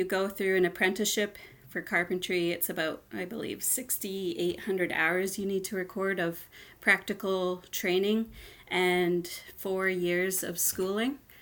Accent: Vancouver, British Columbia, Canada; also born or lived in Nanaimo; I was born on Vancouver Island in Nanaimo, British Columbia. I moved to East Vancouver with my mom and my stepdad, and that's growing up in the city.

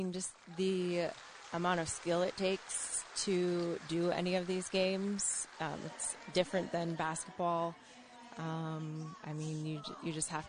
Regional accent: Nome, Alaska, United States; I'm from Nome. Happy to be here today.

